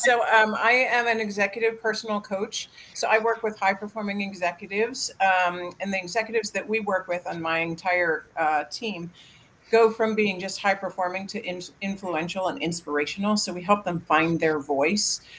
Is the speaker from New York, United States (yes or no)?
no; Towson, Maryland, United States; Hello from Maryland. I'm from Towson.